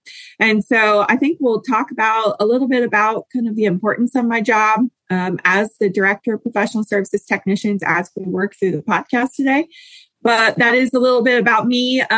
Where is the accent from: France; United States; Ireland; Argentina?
United States; Iowa; So I grew up in Southern Iowa and I am a horse person by trade.